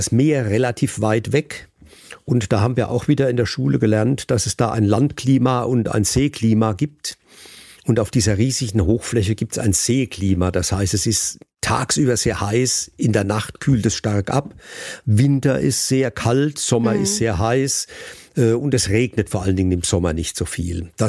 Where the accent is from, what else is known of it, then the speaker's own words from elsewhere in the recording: Rhineland-Palatinate, Germany; Also ich bin aus der Pfalz, da ist der höchste Berg 700 Meter hoch.